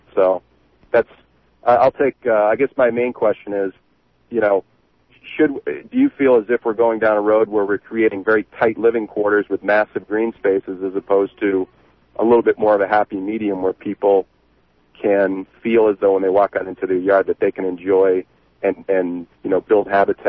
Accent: Midwest, United States; now in Oregon, United States; I come from the Midwest where minimum lot sizes are a quarter of an acre.

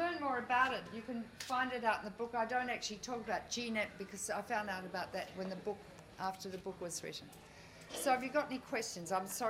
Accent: New South Wales, Australia; I'm from New South Wales.

